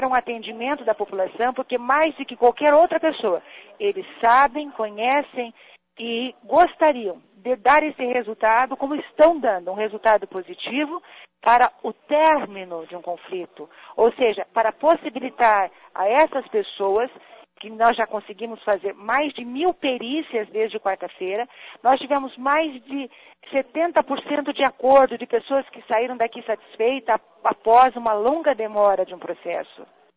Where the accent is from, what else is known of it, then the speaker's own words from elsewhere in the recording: Londrina, Paraná, Brazil; a nossa população de Londrina, que eu amo tanto porque é minha terra, já que eu sou um legítimo pé vermelho.